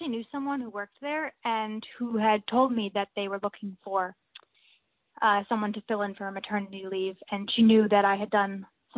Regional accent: Acton, Massachusetts, United States; Yeah, I'm from Acton. It's kind of near Concord, Massachusetts.

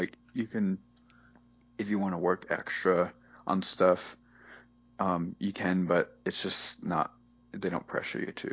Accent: Michigan, United States; No, I'm from Michigan originally.

